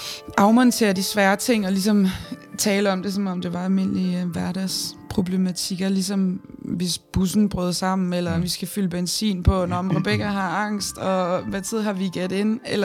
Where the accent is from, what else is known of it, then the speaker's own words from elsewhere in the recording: Nykøbing Falster, Zealand, Denmark; De havde nemlig en musiklinje dernede på Nykøbing Falster, hvor jeg kommer fra.